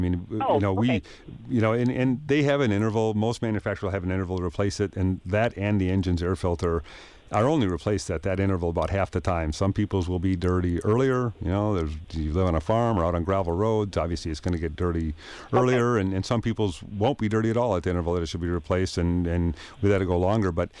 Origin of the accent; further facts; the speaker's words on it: Wisconsin, United States; I grew up in Wisconsin, and I'm pretty sure I can get a car up a hill